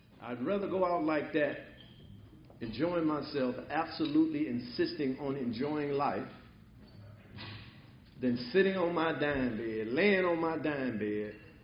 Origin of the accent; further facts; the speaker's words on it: Charleston, Mississippi, United States; also born or lived in St. Louis, Missouri; When I was born there, I don't remember anything about St. Louis. Even though I was born there, I don't remember. All I remember is Charleston, Mississippi.